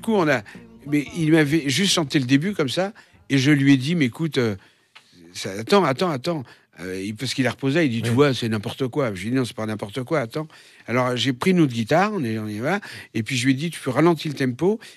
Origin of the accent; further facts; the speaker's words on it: Nogent-sur-Marne, Île-de-France, France; Alors, donc, j'ai passé toute mon enfance à Nogent.